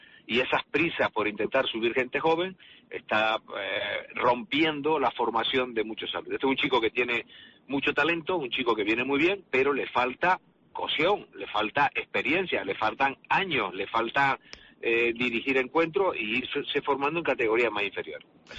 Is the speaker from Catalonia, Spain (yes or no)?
no; Canary Islands, Spain; nosotros que somos de Tenerife, defender lo nuestro